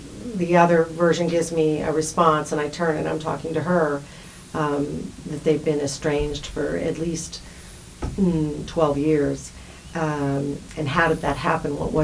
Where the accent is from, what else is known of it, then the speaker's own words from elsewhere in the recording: Nantucket, Massachusetts, United States; also born or lived in New Jersey; I actually grew up on Nantucket Island, Massachusetts.